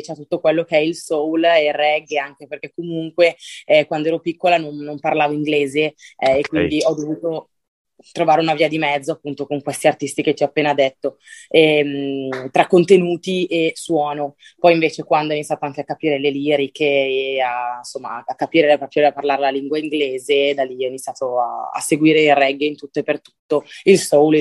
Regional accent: Bergamo, Lombardy, Italy; Io sono nata e cresciuta in Italia, però appunto...

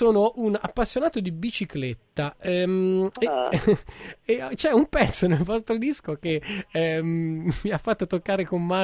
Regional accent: Tuscany, Italy; Poi per noi toscani la bestemmia, più che un fatto di credo, è un fatto proprio di sintassi. Io vengo dal Granducato, sì

